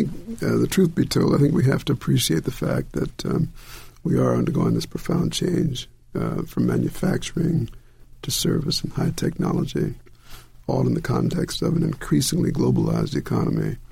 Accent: South Bend, Indiana, United States; also born or lived in Delta; And I was born in the Delta. And during the war, my folks moved to the north. My dad was a factory worker at Studebaker's in South Bend, Indiana.

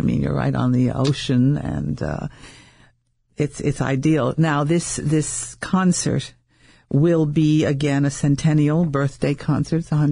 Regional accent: New Jersey, United States; I'm from North Jersey

